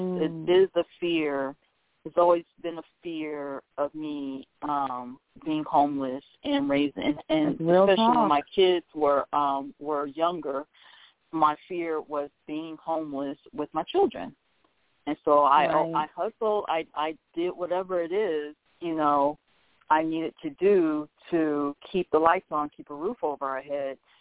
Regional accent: California, United States; I'm from Cali. I'm really laid back.

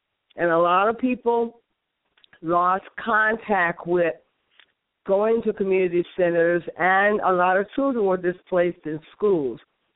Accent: Indiana, United States; That is the reason why I'm back here in the state of Indiana, my hometown.

